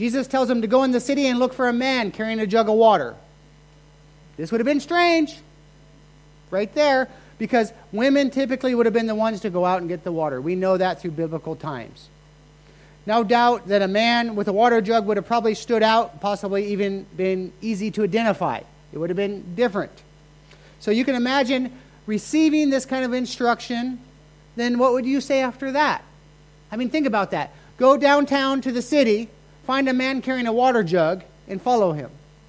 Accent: United States; now in Chiang Mai, Thailand; You know, we, as an American, celebrate Thanksgiving.

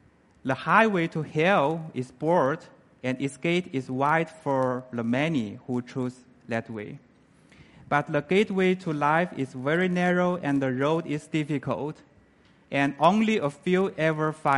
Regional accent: Mongolia; English is a second language; I'm from Mongolia.

